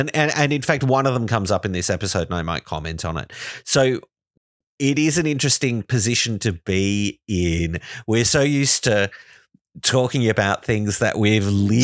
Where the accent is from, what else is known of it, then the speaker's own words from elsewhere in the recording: Australia; it's weird as an Australian hearing an Australian accent on genre TV